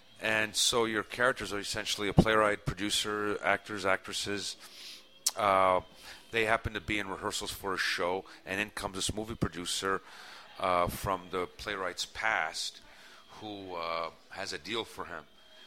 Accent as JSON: {"language": "English", "country": "Canada", "said": "You know, I'm Italian Canadian and."}